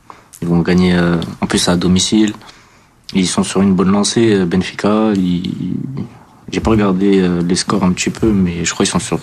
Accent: France; j'étais pour Monaco parce que je suis française.

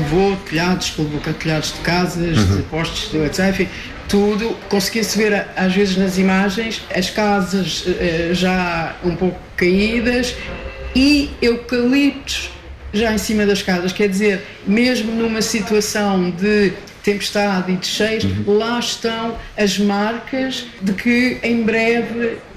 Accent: Lisbon, Portugal; Eu sou lisboeta

